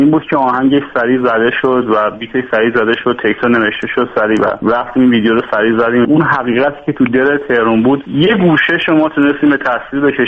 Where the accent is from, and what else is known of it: Isfahan, Iran; born or raised there; moved away